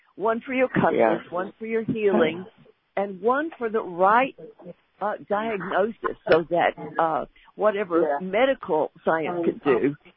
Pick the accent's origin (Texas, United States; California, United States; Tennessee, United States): Texas, United States; I grew up in North Texas, and as a little girl, I would just pray for snow.